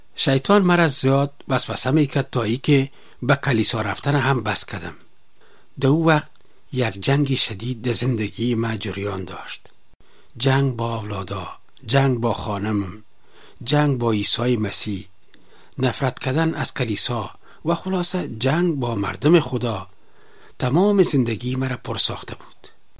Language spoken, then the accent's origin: Persian; Afghanistan; now in Delhi, India; من از افغانستان هستم. مدت چند سال است که در هندوستان در شهر دیلی به حیث مهاجر زندگی میکنم.